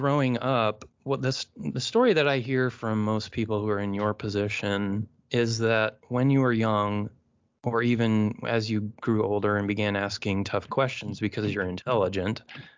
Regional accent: Lincoln, Nebraska, United States; I grew up in Lincoln, Nebraska, but maybe it was just the people I was around, my dad especially

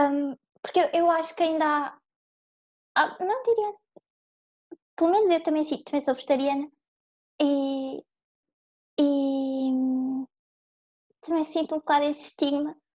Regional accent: Alentejo, Portugal; que eu também sou alentejana, e isto lá no Alentejo, um bocado complicado

